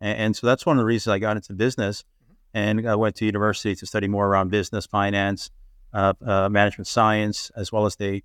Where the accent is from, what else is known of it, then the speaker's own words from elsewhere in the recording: Canada; And as a child growing up in Canada in the 1970s, everything was done manually.